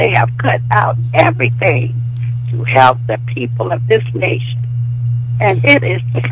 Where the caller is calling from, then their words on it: Laurel, Maryland, United States; I'm calling from Laurel, Maryland.